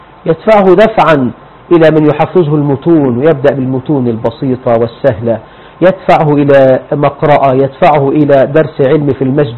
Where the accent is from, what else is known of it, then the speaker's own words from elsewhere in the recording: Egypt; وأنا صغير عندما بدأت في حفظ كتاب الله عز وجل في الكتاب عندنا في مصر